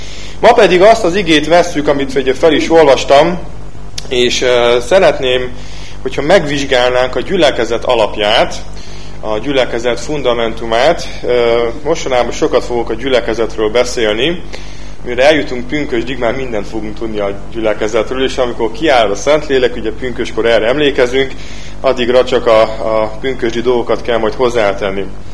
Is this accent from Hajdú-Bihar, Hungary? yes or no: yes; Debrecen, Hajdú-Bihar, Hungary; Emlékszem, amikor gyerek voltam, voltak ilyen Lenin szobrok Debrecenben